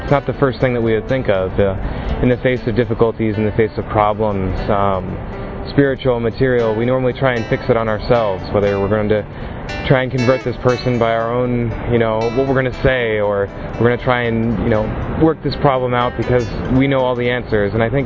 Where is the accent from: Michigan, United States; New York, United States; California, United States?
California, United States; Oakland; I'm from Oakland, California in the United States of America. I'm 23 years old.